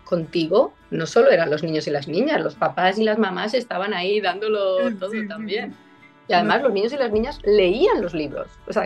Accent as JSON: {"language": "Spanish", "country": "Spain", "moved": "yes", "said": "este libro me sigue desde que salí de España y decidí buscar mi sitio en este mundo."}